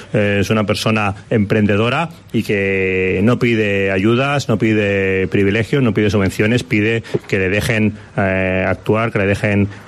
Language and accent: Spanish; Dalías, Andalusia, Spain; Mi pueblo, Dalías.